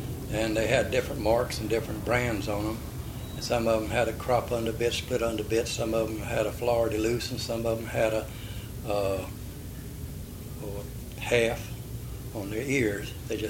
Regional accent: Tampa, Florida, United States; Well, I was raised in Tampa. My mother died when I was 8 years old, and then we moved from one place to the other until I was 12 years old. Then we moved to Port Tampa

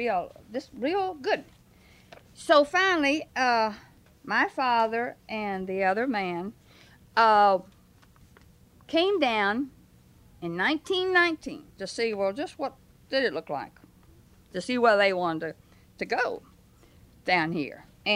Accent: Virginia, United States; born there; Okay, I was born in Virginia.

